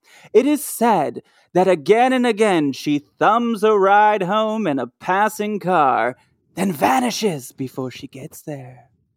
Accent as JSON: {"language": "English", "town": "Grand Rapids", "region": "Michigan", "country": "United States", "tie": "born or raised there", "said": "I actually, where I grew up in Michigan, we had a vanishing hitchhiker kind of ghost, a witch that ate a witch. In an area of Grand Rapids, Michigan."}